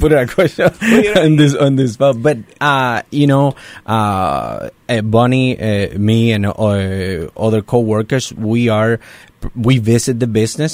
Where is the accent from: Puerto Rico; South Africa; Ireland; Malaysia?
Puerto Rico; now in United States; I'm from Puerto Rico